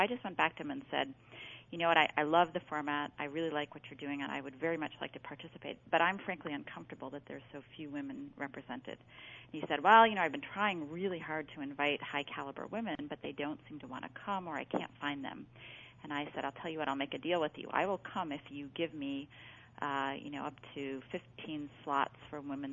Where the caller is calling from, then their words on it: Chicago, Illinois, United States; I'm calling in from Chicago.